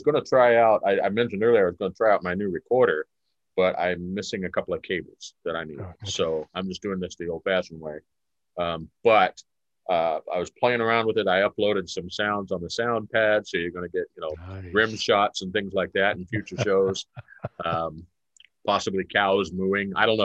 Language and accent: English; West Coast, United States; Just because I'm from the West Coast and I've got long hair?